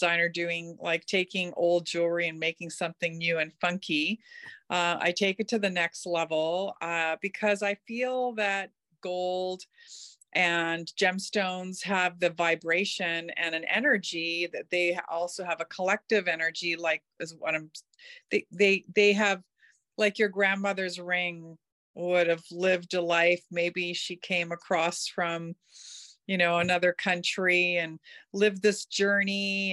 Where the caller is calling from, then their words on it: North Vancouver, British Columbia, Canada; I am calling in from North Vancouver, looking out into my backyard where there's lots of trails and forest